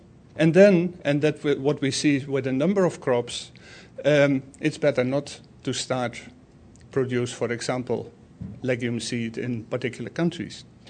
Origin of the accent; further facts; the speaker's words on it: Netherlands; well, I'm from the Netherlands. Going from the far south to the far north is 2.5 hours drive